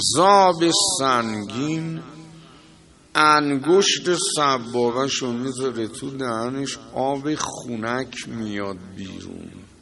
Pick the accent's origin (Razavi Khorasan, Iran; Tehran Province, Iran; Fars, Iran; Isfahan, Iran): Tehran Province, Iran; Tehran; اصفهانی هستی؟ گفتم نه. گفت کجایی هستی؟ من تهران.